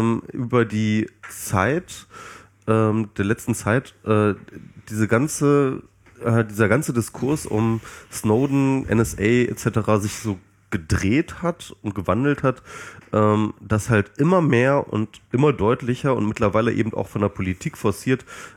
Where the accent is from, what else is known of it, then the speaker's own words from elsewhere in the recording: Hanover, Lower Saxony, Germany; ich komme aus Hannover